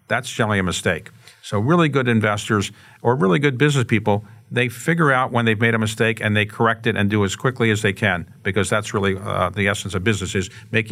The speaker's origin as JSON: {"language": "English", "town": "Baltimore", "region": "Maryland", "country": "United States", "tie": "born or raised there", "said": "I can help revive Baltimore and give back to my hometown in ways that I think I should have done earlier."}